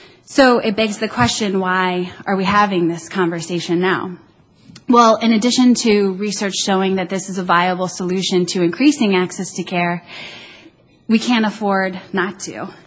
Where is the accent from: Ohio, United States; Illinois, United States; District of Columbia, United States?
Ohio, United States; And in my home state of Ohio, you recently had a dad, an unemployed dad, who passed away at 27